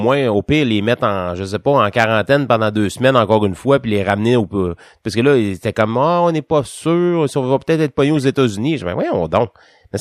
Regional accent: Quebec, Canada; qu'on les appuie cette année en tant que Québécois

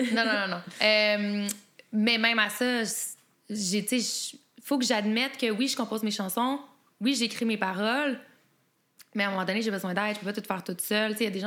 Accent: Quebec, Canada; accent: Québécois; moi, j'ai un gros accent anglais. Tu sais, c'est un peu moins pire quand je chante, mais j'ai l'accent québécois très prononcé.

